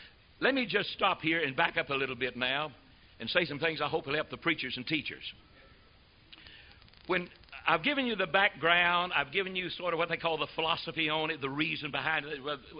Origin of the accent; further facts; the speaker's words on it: United States; I'm an American. I'm a missionary. I'm returning home.